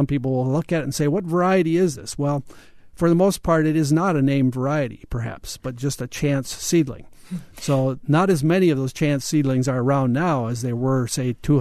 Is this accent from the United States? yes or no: yes; Minnesota, United States; maybe it's a little biased to my home state of Minnesota